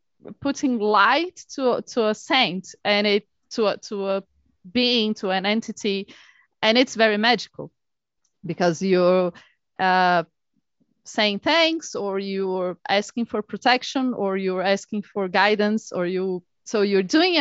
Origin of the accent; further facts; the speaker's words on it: Brazil; I grew up in a Catholic ward and in Brazil. I'm Brazilian. I grew up in Brazil, and we are very Catholic in Brazil.